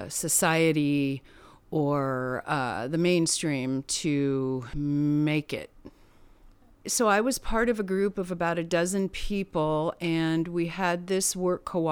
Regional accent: Oakland, California, United States; born there; I moved up here in 1974, October of 1974. I was born in Oakland, California.

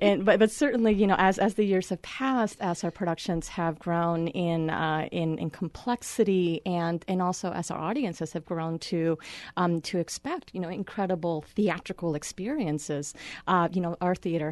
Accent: New Haven, Connecticut, United States; now in Medford, United States; I came from Connecticut, so I was coming straight from school, and to get from New Haven, Connecticut to Medford, Oregon requires every mode of transportation short of a rickshaw and a dog sled.

